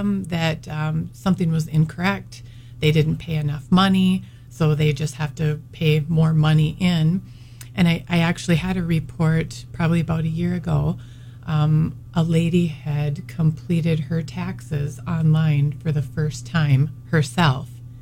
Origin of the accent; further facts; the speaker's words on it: Brainerd, Minnesota, United States; So, yes, I grew up in Brainerd and graduated from high school in Brainerd.